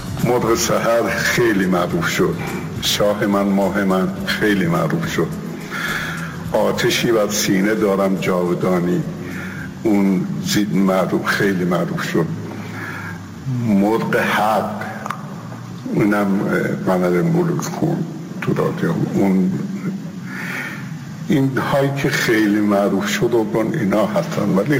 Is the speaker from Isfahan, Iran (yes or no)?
no; Tehran, Tehran Province, Iran; born there; و در 78 سال پیش در تهران متولد شدم.